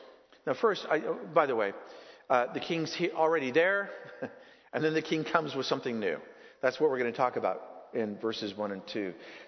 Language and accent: English; California, United States; now in Maryland, United States; And I came from Southern California, 18 inches of rain a year.